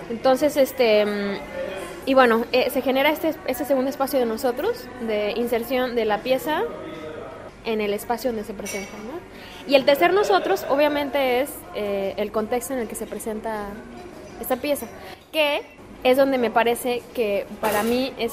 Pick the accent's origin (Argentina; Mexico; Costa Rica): Mexico; como artista y como persona, como mexicana, frente a una serie de situaciones, actos, acontecimientos que están pasando ahorita en México.